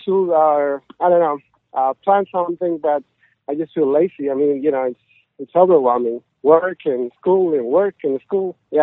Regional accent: Mexico City, Mexico; first language Spanish; English is a second language; I'm from Mexico City.

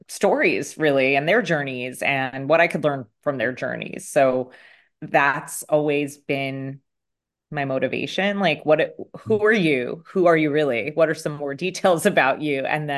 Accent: New York, United States; I grew up here in the suburbs of New York City.

